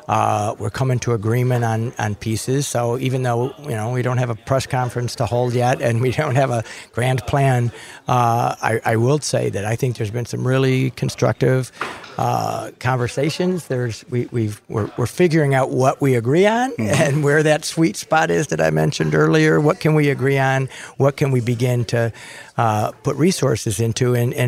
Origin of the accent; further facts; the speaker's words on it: Michigan, United States; I grew up in Macomb County, so I kind of looked at Oakland County from afar and had my own stereotypes.